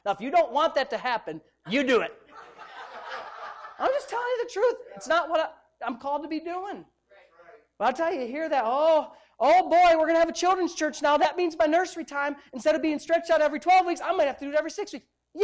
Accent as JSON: {"language": "English", "town": "Jamestown", "country": "United States", "tie": "born or raised there", "said": "the house I grew up in Jamestown didn't have a big driveway."}